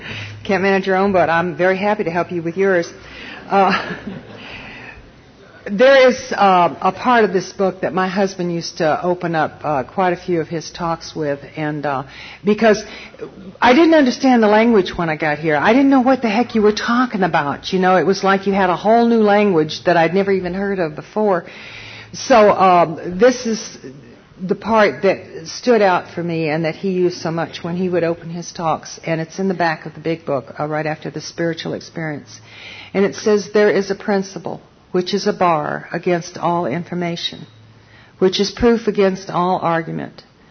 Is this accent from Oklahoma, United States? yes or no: no; Florida, United States; I'm from the South, and that begins to come out after a while. And I had somebody come up to me and ask me later where I was from, and I said, well, originally I'm from Florida.